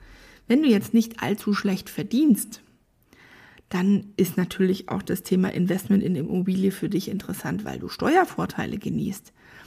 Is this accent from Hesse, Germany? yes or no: yes; Frankfurt, Hesse, Germany; meine Heimat, Standort Frankfurt